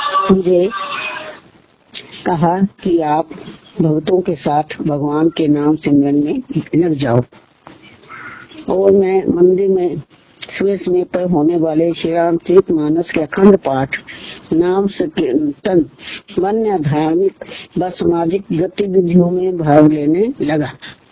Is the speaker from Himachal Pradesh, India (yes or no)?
yes; Jogindernagar, Himachal Pradesh, India; now in Kullu, India; मैं जोगिंदर नगर में रहता था, मेरा जन्म जोगिंदर नगर में हुआ।